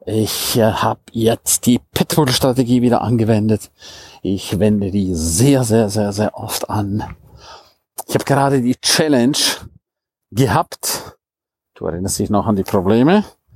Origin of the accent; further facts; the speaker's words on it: St. Moritz, Graubünden, Switzerland; Strahlend blauer Himmel, wie in meiner Heimat St. Moritz.